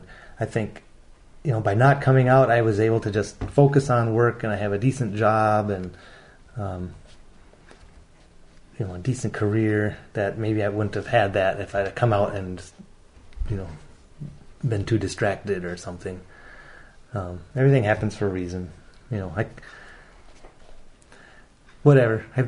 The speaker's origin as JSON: {"language": "English", "town": "Madison", "region": "Wisconsin", "country": "United States", "tie": "born or raised there", "said": "Yeah, I grew up in Madison."}